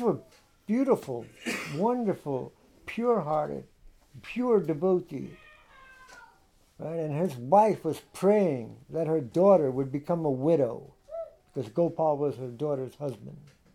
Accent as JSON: {"language": "English", "region": "East Coast", "country": "United States", "said": "I'm from the East Coast."}